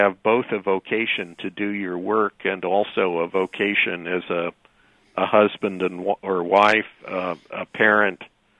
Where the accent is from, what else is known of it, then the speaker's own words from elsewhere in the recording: Peoria, Illinois, United States; I grew up in Peoria, in Illinois, and so I've, over nearly 40 years now, gotten to know the road that goes through Champaign between Crawfordsville and Peoria pretty well.